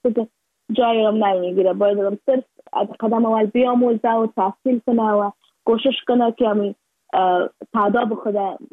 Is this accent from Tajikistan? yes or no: no; Afghanistan